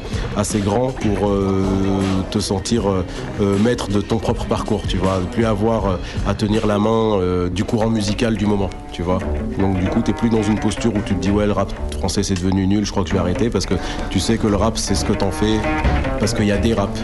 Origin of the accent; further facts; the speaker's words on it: France; also born or lived in Algiers, Algeria; Je suis arrivé en France à 4 ans, je suis né en Algérie, à Bab El Oued. Mère algérienne, père russe, d'origine argentine, enfin non, de nationalité argentine, d'origine russe.